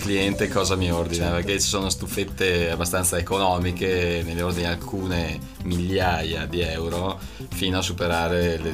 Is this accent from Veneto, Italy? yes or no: yes; Belluno, Veneto, Italy; non sono originario di Trento ma sono di Belluno originario